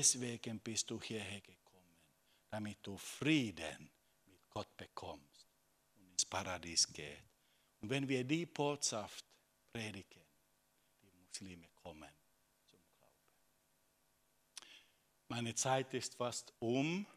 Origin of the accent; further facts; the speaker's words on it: Finland; German is a second language; Bei uns in Finnland, das ist getrennt, normale Leben und Religion. Ja? Religion ist Privatsache.